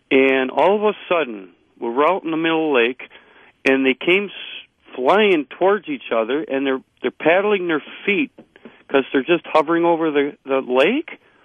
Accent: Rhinelander, Wisconsin, United States; I'm from Rhinelander, and I was out after dinner with my wife in our canoe on Boom Lake

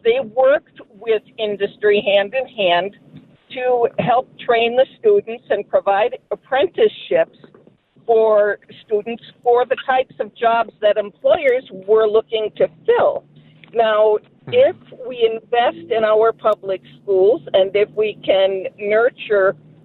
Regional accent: Milwaukee, Wisconsin, United States; I'm one of the people who's going to be retiring, but I grew up in Milwaukee, and this was in like the 1950s when I was born in 60s.

